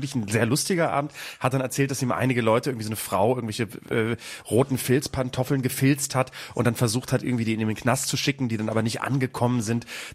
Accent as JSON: {"language": "German", "region": "Bremen", "country": "Germany", "tie": "born or raised there", "lives_now": "Cologne, Germany", "said": "als Kölner in Bremen geboren, in Bremen aufgewachsen und dann nach Köln gezogen."}